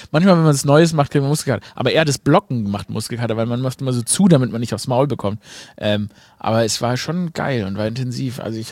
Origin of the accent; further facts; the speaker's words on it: Baden-Württemberg, Germany; accent: Swabian; ich rede Schwäbisch